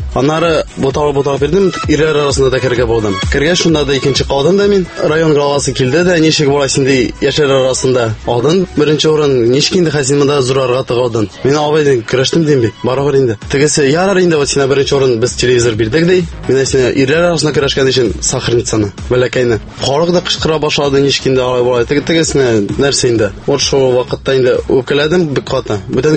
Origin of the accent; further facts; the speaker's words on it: Aitavyl, Bashkortostan, Russia; Мин үзем Башкирдан, Айтавылдан.